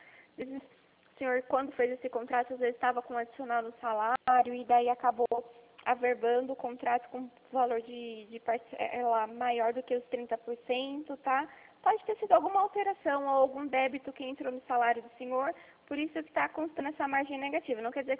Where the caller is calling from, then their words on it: São Paulo, Brazil; Eu falo aqui da região de Campinas, eu falo aqui da Central